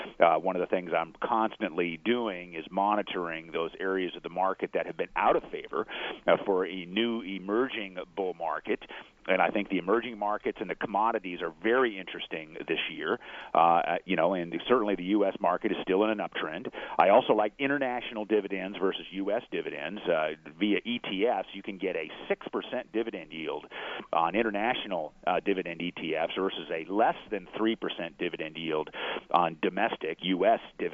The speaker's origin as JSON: {"language": "English", "town": "Huntington Beach", "region": "California", "country": "United States", "tie": "born or raised there", "also_born_or_lived": "Connecticut", "said": "I've been out here since I was born in Connecticut, but my dad came out with the Dodgers in '59, so I've been here for 50 plus years, and love my hometown, Huntington Beach."}